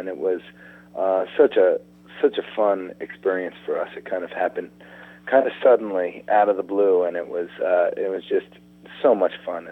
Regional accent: Boston, Massachusetts, United States; I'm from Boston, and most of our touring has been in the Northeast up until recently.

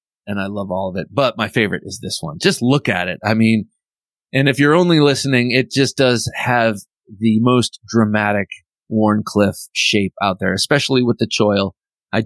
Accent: Ohio, United States; moved away; from Shreve, Ohio, my home state, or at least where I came from. I'm not there anymore, but my heart is still in Ohio

